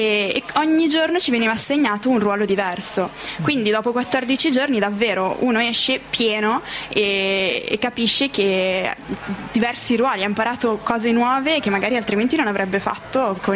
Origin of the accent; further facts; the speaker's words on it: Gallarate, Lombardy, Italy; Io vengo dalla provincia di Varese, da Gallarate.